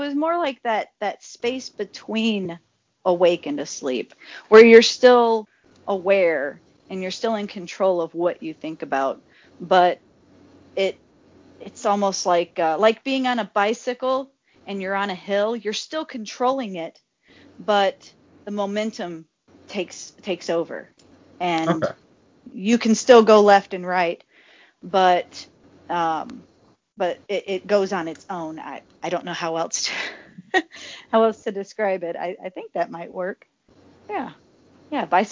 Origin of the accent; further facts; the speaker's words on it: Chicago, Illinois, United States; accent: southern; also born or lived in Tennessee; Yeah, I was born in Tennessee, and when I was – just before I turned 4, we moved to Chicago. So I came to Chicago with a bunch of people with the crisp northern accents, and I'm saying, y'all – how y'all doing? Real thick southern accent.